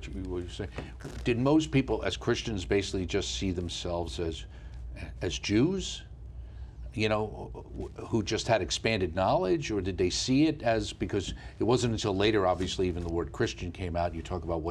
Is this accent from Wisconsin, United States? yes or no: no; Long Island, New York, United States; I remember growing up on Long Island, noticing the difference.